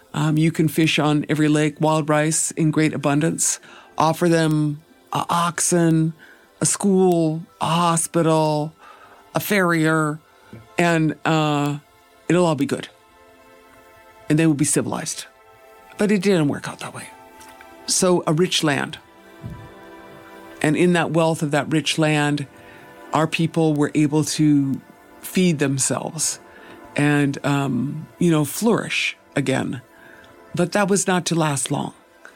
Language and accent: English; White Earth Reservation, Minnesota, United States; I'm from the White Earth Reservation. Ndunjaba, Oma'a King, I'm from this land here.